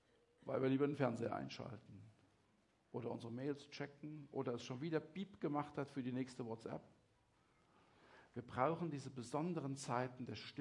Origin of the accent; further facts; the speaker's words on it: Mainz, Rhineland-Palatinate, Germany; Wo ich herkomme, hat man zu so Leuten gesagt, die haben ein richtiges Schlappmaul. Noch nie gehört? So ein richtiges Mainzer-Schlappmaul.